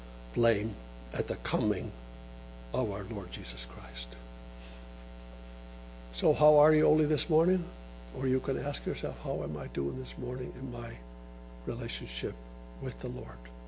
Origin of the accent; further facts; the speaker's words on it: Faroe Islands; English is a second language; Now, I come from the Faroe Islands.